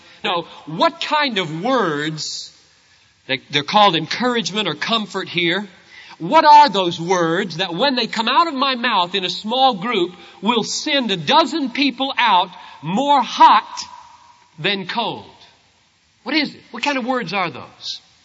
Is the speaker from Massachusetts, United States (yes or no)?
no; South Carolina, United States; I grew up in South Carolina.